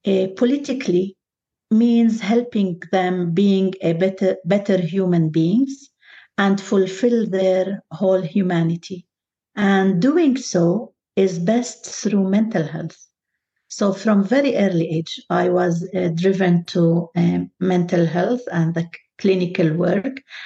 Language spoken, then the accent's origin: English; Nazareth, Northern District, Israel; now in Jerusalem; Originally, I'm from Nazareth, But I chose to live and practice my career inside occupied Jerusalem.